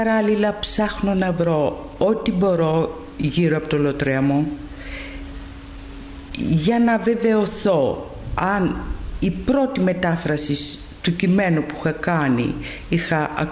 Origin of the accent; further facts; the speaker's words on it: Athens, Attica, Greece; born there; Κάποτε γεννήθηκα στην Αθήνα. Σπούδασα εδώ